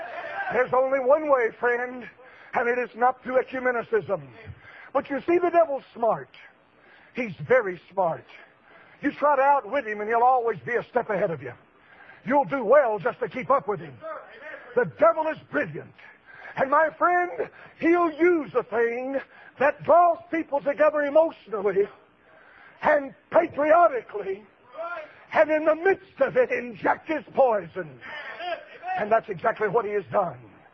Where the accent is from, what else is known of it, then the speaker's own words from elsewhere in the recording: United States; I was born and raised in this country. From the top of my head to the bottom of my feet, I am an American. I love America. I love my country.